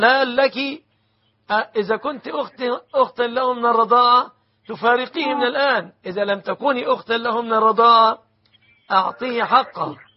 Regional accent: Egypt; أن يحفظ بلادنا مصر وسائر بلاد المسلمين

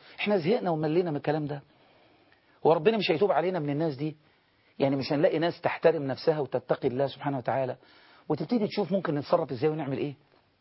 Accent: Egypt

